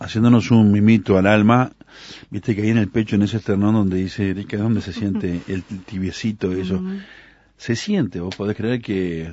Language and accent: Spanish; Uruguay; Porque somos hipercríticos los uruguayos, ¿no?